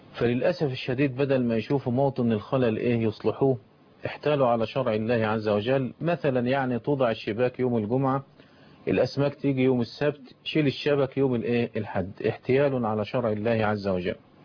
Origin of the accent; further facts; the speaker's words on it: Egypt; يبقى دي اللي بيسموها عندنا في مصر الحرق